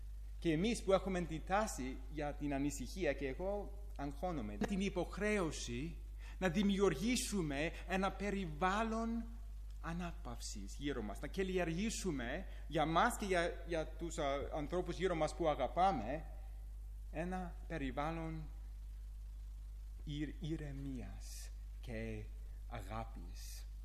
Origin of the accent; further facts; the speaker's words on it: Pittsburgh, Pennsylvania, United States; Και εγώ μεγάλωσα στο Pittsburgh και στο Pittsburgh δεν υπάρχουν θάλασσες.